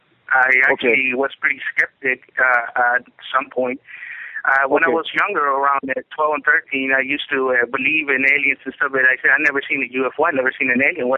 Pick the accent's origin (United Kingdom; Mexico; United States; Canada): Mexico; I'm originally from Mexico